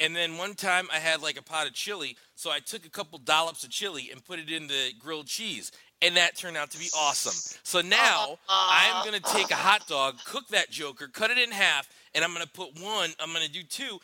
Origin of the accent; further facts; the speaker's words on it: Connecticut, United States; I'm from Connecticut.